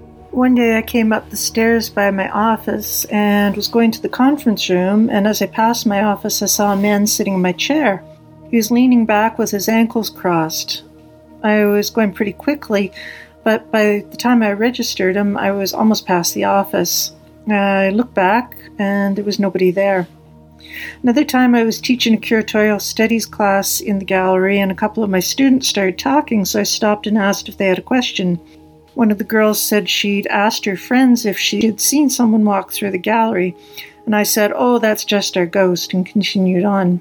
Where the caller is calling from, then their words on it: Vancouver, British Columbia, Canada; I'm calling from Vancouver, Canada.